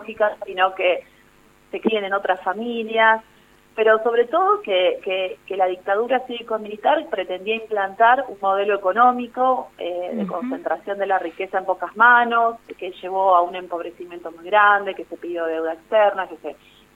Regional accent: Villa Ramallo, Buenos Aires Province, Argentina; paso mi vida y mi crianza, mi infancia y mi juventud en Villa Ramallo, provincia de Buenos Aires.

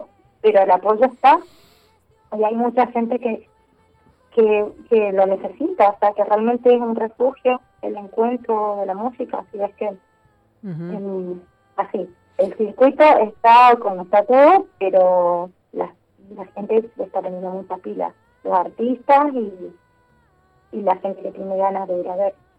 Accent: Coquimbito, Mendoza, Argentina; also born or lived in Godoy Cruz; now in Las Heras, Argentina; Pero he pasado por muchos lugares, en mayormente, nací, crecí en Coquimbito, en Maipú.

